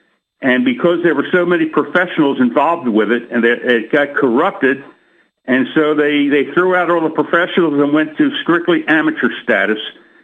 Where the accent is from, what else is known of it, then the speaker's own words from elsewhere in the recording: Philadelphia, Pennsylvania, United States; here in Philadelphia, which is my hometown